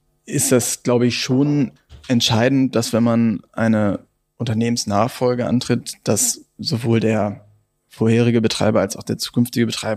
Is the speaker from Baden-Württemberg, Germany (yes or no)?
no; Hamburg, Germany; now in Gelsenkirchen, Germany; bin ja selber Hamburger Jungen und dann hier nach Gelsenkirchen gekommen